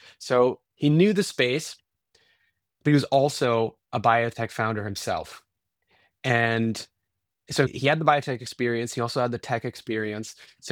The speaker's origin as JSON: {"language": "English", "country": "Italy", "tie": "born or raised there", "said": "we grew up in Italy. And of course, there's a kind of a language and a cultural affinity there. But, you know, growing up in Southern Europe"}